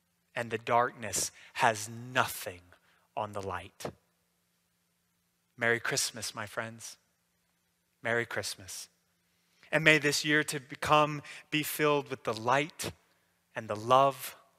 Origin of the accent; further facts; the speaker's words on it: the South, United States; being a Southerner myself